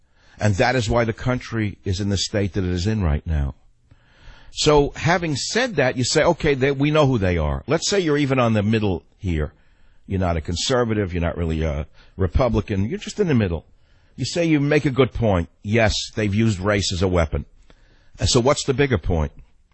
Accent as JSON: {"language": "English", "region": "New York", "country": "United States", "tie": "born or raised there", "said": "I grew up in New York, so I'll go back to that as an example."}